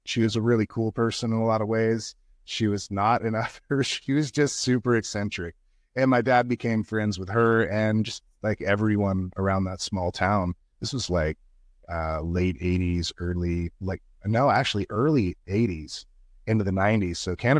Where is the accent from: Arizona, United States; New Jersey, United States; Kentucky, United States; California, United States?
California, United States; the cool thing about where we grew up specifically in Mendocino County